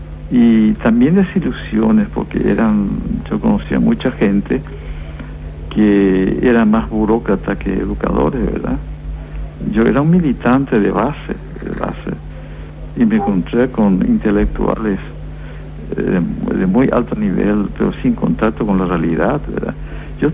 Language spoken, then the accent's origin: Spanish; Paraguay; yo quería saber por qué en mi país, Paraguay, me torturaron argentinos, brasileños, uruguayos, chilenos, bolivianos en mi país